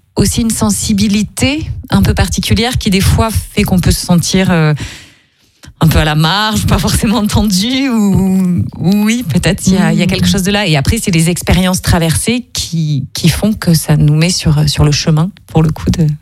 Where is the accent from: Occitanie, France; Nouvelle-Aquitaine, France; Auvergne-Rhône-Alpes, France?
Occitanie, France; Moi, je suis des Cévennes, un petit village à côté des Cévennes.